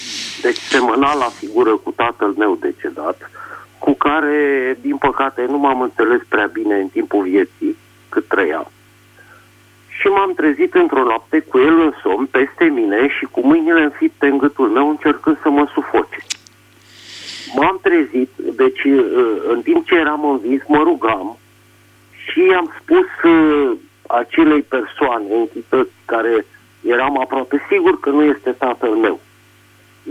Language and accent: Romanian; Bucharest, Romania; și sunt din București.